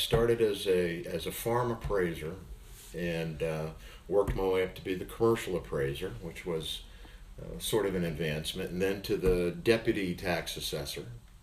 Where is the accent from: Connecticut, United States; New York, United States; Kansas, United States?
Connecticut, United States; Milford; moved away as an adult; now in South Carolina, United States; I'm from Milford, Connecticut.